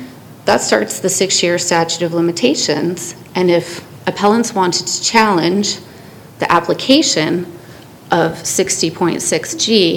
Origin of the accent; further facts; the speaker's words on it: Middletown, United States; I grew up in Middletown, so it's nice to be able to see some family on my trip back.